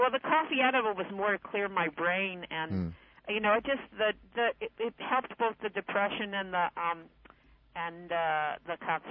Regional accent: San Diego, California, United States; Okay, I am from the San Diego area

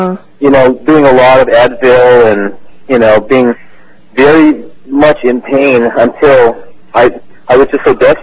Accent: Honolulu, Hawaii, United States; now in Garden Grove, United States; Well, I'm originally from Honolulu, and we live in Southern California.

